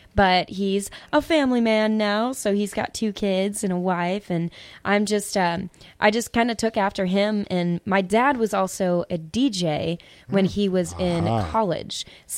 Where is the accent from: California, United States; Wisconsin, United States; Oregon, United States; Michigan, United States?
Wisconsin, United States; La Crosse; So I was born in La Crosse